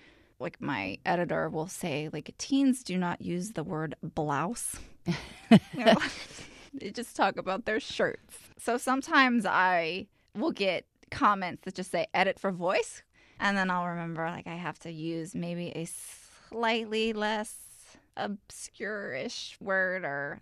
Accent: Dallas, Texas, United States; Someone asked me recently, like, where did you grow up and did that influence your writing? And I was like, Dallas?

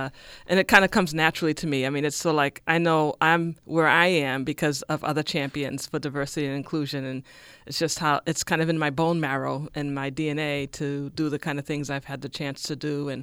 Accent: Boston, Massachusetts, United States; But I grew up in Boston and went to the Boston Public Schools.

